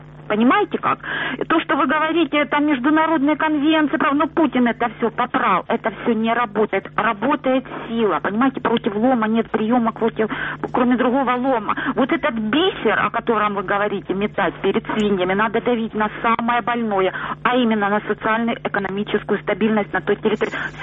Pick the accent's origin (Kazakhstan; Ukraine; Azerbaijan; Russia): Ukraine; Luhansk Oblast; Добрый день, я с Луганщины.